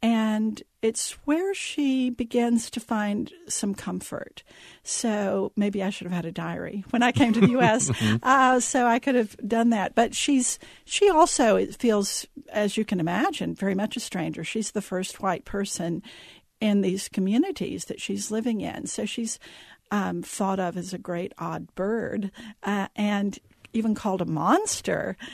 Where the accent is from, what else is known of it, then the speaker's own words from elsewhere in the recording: Nigeria; now in United States; Growing up in Nigeria, yeah. It was perfectly wonderful and perfectly normal, right?